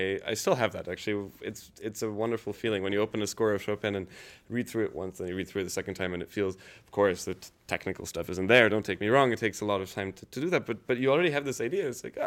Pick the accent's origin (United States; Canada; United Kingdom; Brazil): Canada; being born in Canada, I've lived there all my life, and I'm very much a Canadian.